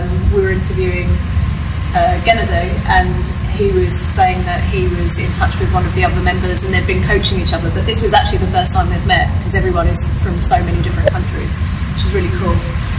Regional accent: England, United Kingdom; And it's hard, as an English person, to understand what a culture is without experiencing that firsthand.

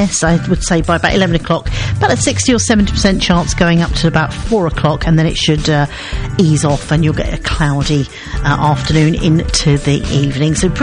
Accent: Seven Kings, London, United Kingdom; I came from Seven Kings, and it was quite, you know, it wasn't really

